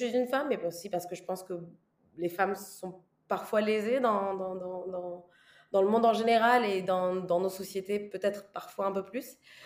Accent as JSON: {"language": "French", "country": "Niger", "tie": "born or raised there", "also_born_or_lived": "Algeria / Guinea", "said": "J'ai grandi, je suis née au Niger, mon père est algérien mais qui a vécu au Niger, ma mère est du Niger. Je suis née au Niger, après j'étais un peu en Algérie, ensuite on allait en Guinée"}